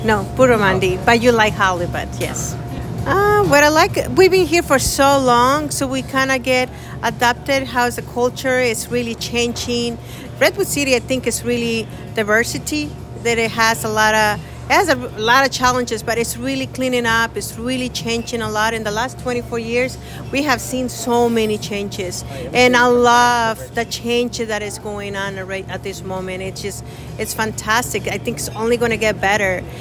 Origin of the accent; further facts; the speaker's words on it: Guadalajara, Jalisco, Mexico; now in United States; I'm from Guadalajara, Jalisco. In this building, we've been here for 24 years, but in the United States, we've been here almost 40 plus years.